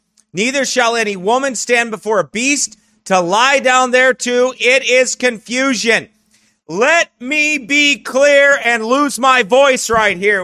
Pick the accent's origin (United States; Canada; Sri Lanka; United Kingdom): United Kingdom; England; Well, I'm English, Carl.